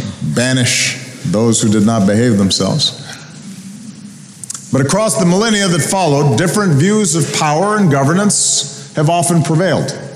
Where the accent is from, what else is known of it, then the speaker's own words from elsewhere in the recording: Chicago, Illinois, United States; In my hometown of Chicago, you can find them in Greektown with their fustanellas.